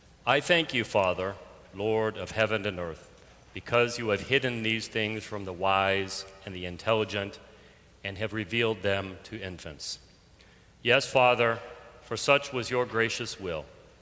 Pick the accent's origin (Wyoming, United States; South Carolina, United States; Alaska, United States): Alaska, United States; growing up in a family of four boys, there was enough wildlife there for my parents. And growing up in Alaska afforded me a more basic appreciation for our reliance upon animals.